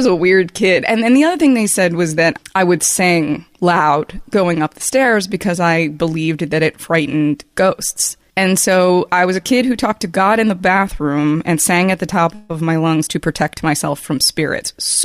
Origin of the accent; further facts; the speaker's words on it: Randallstown, Maryland, United States; also born or lived in Owings Mills / Catonsville; So I grew up in a town called Randallstown, which is right along the city-county line. Moved out to Owings Mills in my teenage years, and then lived in Catonsville, right on the city-county line.